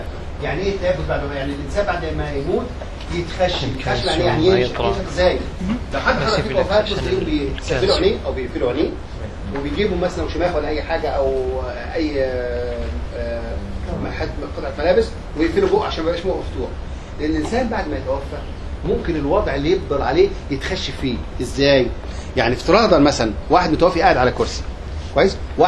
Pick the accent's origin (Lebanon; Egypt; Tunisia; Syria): Egypt; في عندنا في مصر كوبري كده